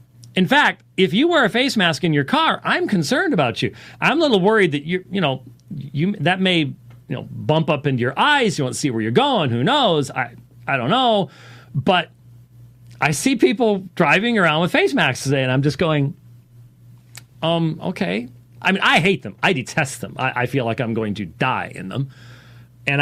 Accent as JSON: {"language": "English", "town": "Minneapolis", "region": "Minnesota", "country": "United States", "tie": "born there", "said": "I hate to see that in my my home, the town of my birth. But yeah, I was born in Minneapolis."}